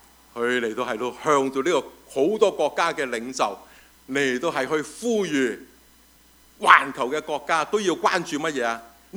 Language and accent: Chinese; Hong Kong; now in United States; 我作为一个在香港出生、香港成长，虽然间我来了美国成为了一个的美籍的华人，又或者是这个华裔的美国人，无论怎都好，我跟香港有一条的联系的纽带